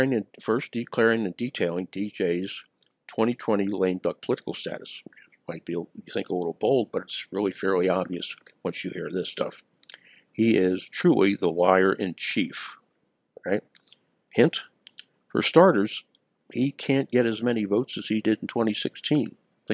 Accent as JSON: {"language": "English", "region": "Maryland", "country": "United States", "tie": "born or raised there", "also_born_or_lived": "Washington, D.C.", "said": "From the age of 7, I grew up in Baltimore County, Maryland. I was born in Washington, D.C."}